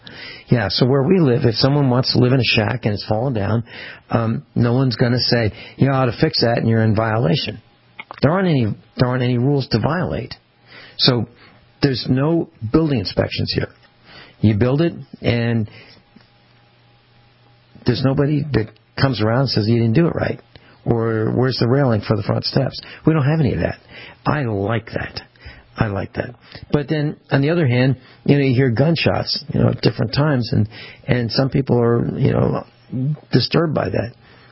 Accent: Virginia, United States; And I came from someplace else. I came from Virginia. So they didn't trust me because I'm not from here.

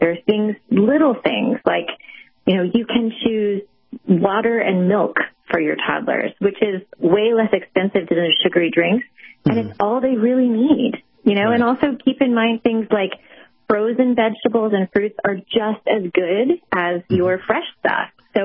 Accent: Kansas, United States; now in Washington, D.C., United States; where I grew up in Kansas, so where I live now in Washington, D.C., and family all over the country

